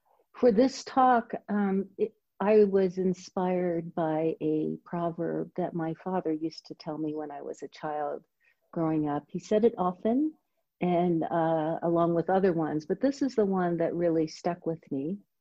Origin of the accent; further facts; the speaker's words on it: San Francisco, California, United States; my parents are both Chinese. So I'm Chinese American, but was born and raised in San Francisco.